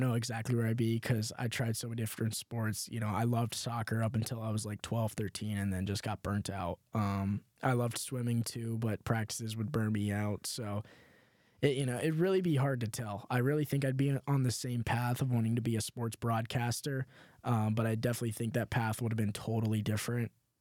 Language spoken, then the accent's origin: English; Cincinnati, Ohio, United States; I think I would have ended up at UC either way, just because I'm from Cincinnati.